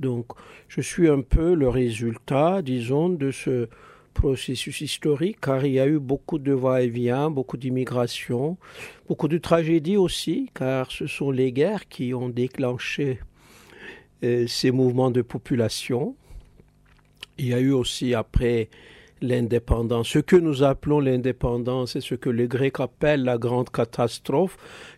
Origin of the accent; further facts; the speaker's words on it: Manisa, Turkey; Du côté de ma famille maternelle, je peux dire que je suis originaire de l'ouest de la Turquie, de la petite ville de Manisa